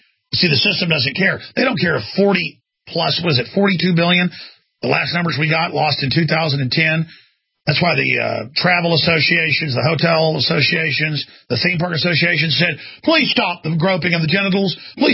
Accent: United States; I mean, I'm as American as it gets, okay? Up one side and down the other. Pilgrim's Progress, baby, that's me. Pilgrim all the way, one side and down the other. And I, both sides of my family.

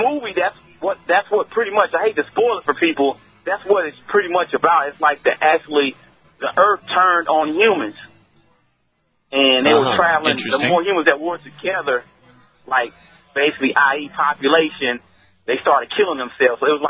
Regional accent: North Carolina, United States; And I'm from North Carolina, but I can't pick it up.

